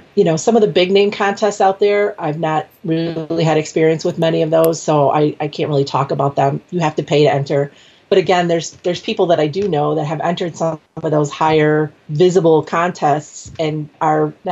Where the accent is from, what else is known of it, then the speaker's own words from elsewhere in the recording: Illinois, United States; Several years ago, I joined a local art organization here in my hometown outside of Chicago.